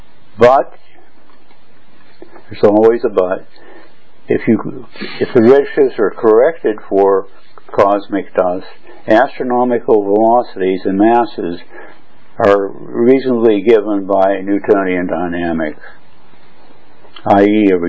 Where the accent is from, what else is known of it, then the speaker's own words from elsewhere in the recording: United States; now in Hong Kong; I'm an American living in Hong Kong and Berlin.